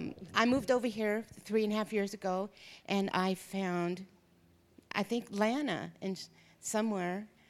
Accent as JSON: {"language": "English", "town": "Issaquah", "region": "Washington", "country": "United States", "said": "I come from Issaquah on the west side"}